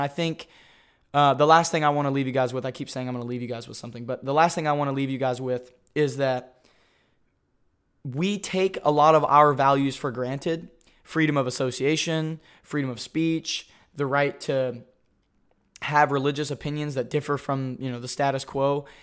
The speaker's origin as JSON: {"language": "English", "country": "United States", "said": "I'm proud to say I'm an American, and I still say I'm proud to be an American"}